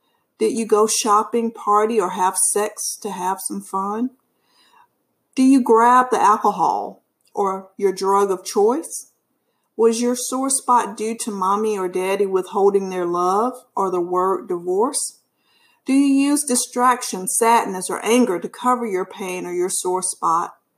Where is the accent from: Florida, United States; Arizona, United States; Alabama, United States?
Alabama, United States; now in Houston, United States; I live in the Houston area. I'm originally from Alabama, a country girl at heart.